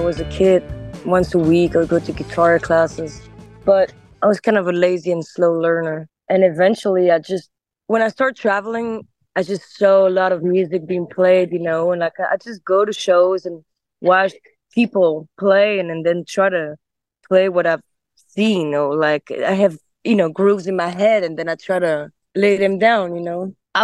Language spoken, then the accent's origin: English; Brussels, Brussels-Capital Region, Belgium; also born or lived in Andalusia, Spain; I was born in Brussels, and my mom is Spanish, in Andalusia, where the flamenco music was born. That's the two locations I really grew up. I was going back and forth.